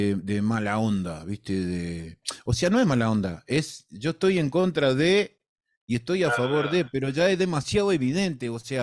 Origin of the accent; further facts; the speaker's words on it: Uruguay; moved away; yo soy muy uruguayo, ¿viste? Alguna gente me dice, ¿cómo hace tantos años vos todavía no seguís hablando, tenés cosas de uruguayo? Y digo, y sí, porque no quiero perderla